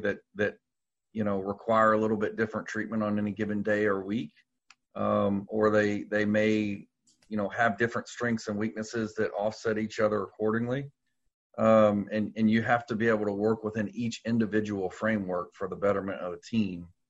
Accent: Louisville, Kentucky, United States; moved away as an adult; also born or lived in Indianapolis / North Carolina; because when I was born and raised in Louisville, All I knew was Louisville. So it was Louisville. Now that I've been removed and went to Purdue and lived in Indy and lived in North Carolina for 10 to 15 years

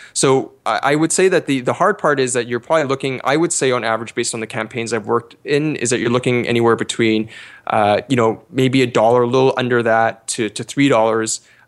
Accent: Canada; I'm actually Canadian

